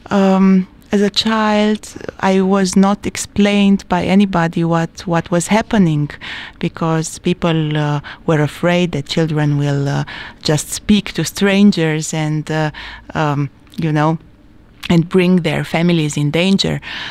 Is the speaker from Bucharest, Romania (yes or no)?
yes; Bucharest, Romania; moved away as an adult; I was born in Bucharest. I was 10 when the dictator Ceausescu was shot. And I grew up there